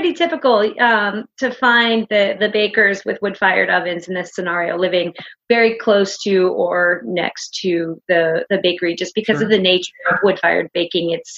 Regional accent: Johnson, Vermont, United States; also born or lived in Seattle; For me, it is. I grew up here not in Elmore, but two towns away in Johnson. And my family still lives there and grew up here.

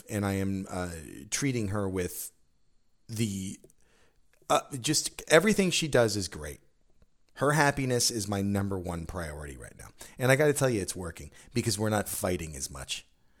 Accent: Stockton, California, United States; our connection is we're both from Stockton.

